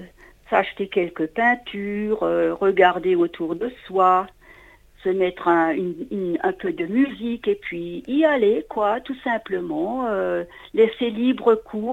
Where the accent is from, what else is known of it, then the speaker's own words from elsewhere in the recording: Molsheim, Grand Est, France; first language Alsatian; French is a second language; c'était sur Strasbourg et aussi... près de chez moi, Molsheim. Voilà, disons que ma langue maternelle, c'est l'alsacien et nous avons appris le français à l'école.